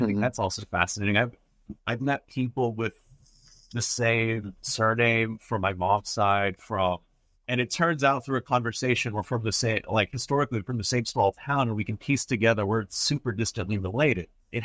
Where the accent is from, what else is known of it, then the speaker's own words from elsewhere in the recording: Lubbock, Texas, United States; also born or lived in Big Spring / El Paso; So I'm Latino, right? I consider El Paso, Texas, my hometown. I grew up in a town called Lubbock, Texas. I was born in an even smaller town called Big Spring, Texas.